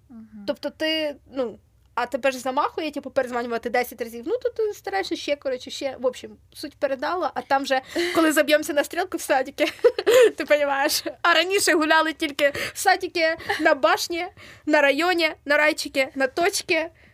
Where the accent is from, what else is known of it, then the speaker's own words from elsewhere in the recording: Vinnytsia, Vinnytsia Oblast, Ukraine; я з Замостя. З Варшави.